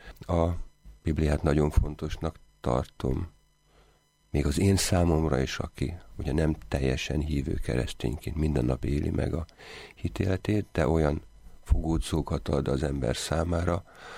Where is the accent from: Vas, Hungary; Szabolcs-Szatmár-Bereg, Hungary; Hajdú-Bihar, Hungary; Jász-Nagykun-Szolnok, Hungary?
Jász-Nagykun-Szolnok, Hungary; Jászberény; én Jászberényben születtem, a szüleim jászapáti származásúak, egy földműves családból származnak, és aztán átköltöztek Jászberénybe, ahol édesapám tűzoltó lett.